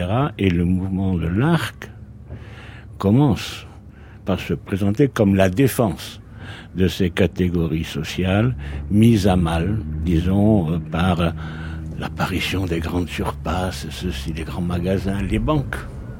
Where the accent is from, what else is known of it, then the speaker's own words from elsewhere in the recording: Bastia, Corsica, France; a enseigné toute ma vie dans ma ville natale, Bastia.